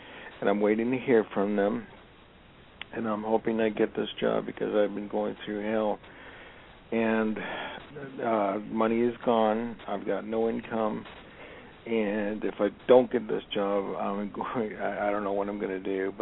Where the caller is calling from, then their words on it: Los Angeles, California, United States; Los Angeles.